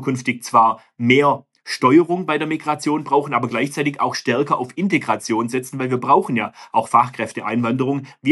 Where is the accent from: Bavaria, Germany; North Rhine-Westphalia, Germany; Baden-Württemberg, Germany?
Baden-Württemberg, Germany; genau wie uns in Baden-Württemberg